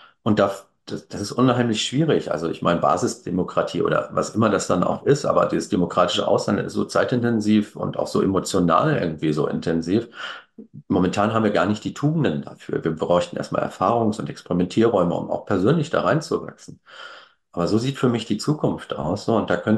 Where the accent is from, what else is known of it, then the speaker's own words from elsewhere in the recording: Berlin, Germany; ich komme ja aus Berlin